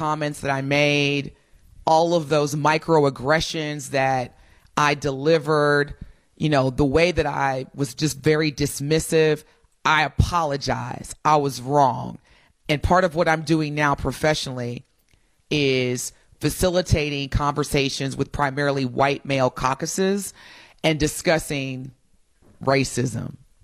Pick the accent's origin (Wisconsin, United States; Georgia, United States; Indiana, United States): Indiana, United States; growing up in Southern Indiana, you did not talk about race or racism.